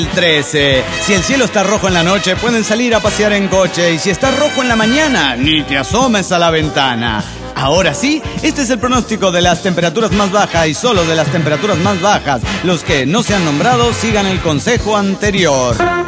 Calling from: Morelia, Michoacán, Mexico; de Morelia, Michoacán, México.

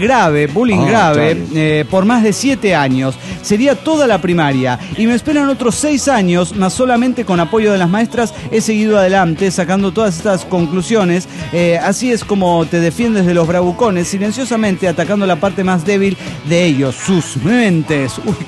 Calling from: Atlanta, Georgia, United States; de Atlanta, Georgia.

